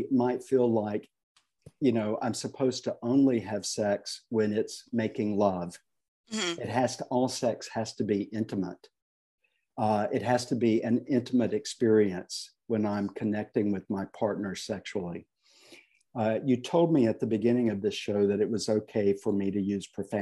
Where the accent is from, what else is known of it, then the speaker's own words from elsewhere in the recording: the South, United States; accent: Southern; I really want to record it in my own Southern voice with my own Southern accent.